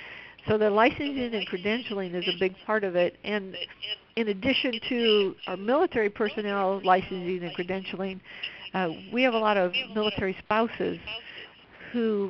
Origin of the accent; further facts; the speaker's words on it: Madison, Wisconsin, United States; I'm originally from the Madison, Wisconsin area.